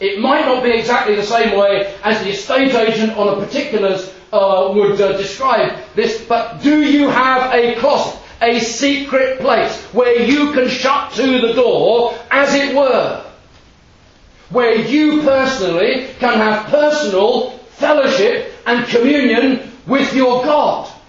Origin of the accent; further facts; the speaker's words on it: London, United Kingdom; the assembly in which I was brought up in South London